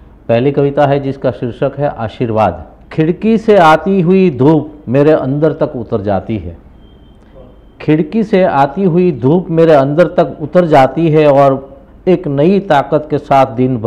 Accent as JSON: {"language": "Hindi", "region": "Gujarat", "country": "India", "said": "मैं जानता हूँ कि मैं बाबूजी के छोटे से गांव से शुद्ध गुजराती शिक्षक गांधीयन मैं आज भी बड़े गर्व से कहता हूँ"}